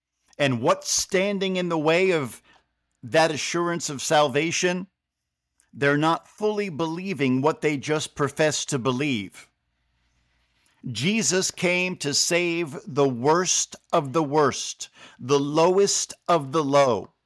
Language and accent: English; New Jersey, United States; I was raised in North Jersey around a lot of Jewish people.